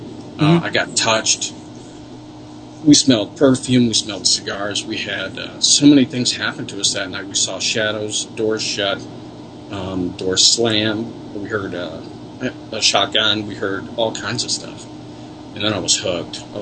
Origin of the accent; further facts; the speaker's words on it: Michigan, United States; Well, when I was growing up in Michigan, it was in my, my wonder years.